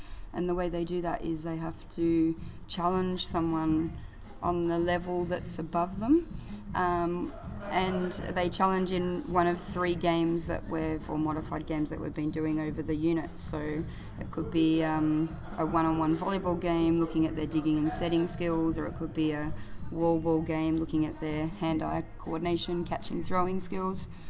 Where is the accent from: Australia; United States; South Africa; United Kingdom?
Australia; now in Frankfurt, Germany; I am originally from Australia, but I'm teaching at Metropolitan School in Frankfurt, and I've been there for almost 2 years.